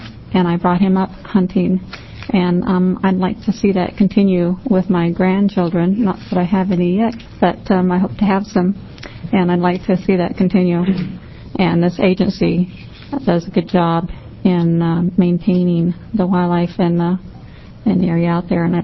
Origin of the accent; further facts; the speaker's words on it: Bend, Oregon, United States; I'm from Bend, Oregon.